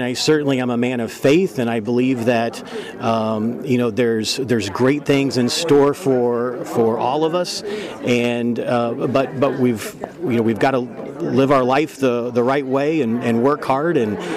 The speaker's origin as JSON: {"language": "English", "town": "Moberly", "region": "Missouri", "country": "United States", "tie": "born or raised there", "said": "I have fond memories of growing up in Moberly. I think it was a fantastic childhood for me."}